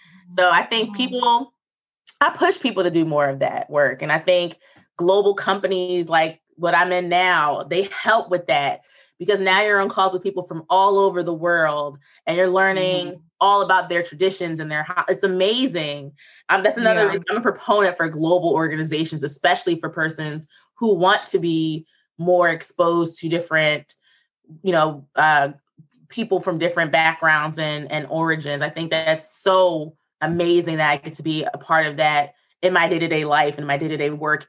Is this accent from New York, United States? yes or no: no; Philadelphia, Pennsylvania, United States; Like, I'm from Philadelphia. No one dances.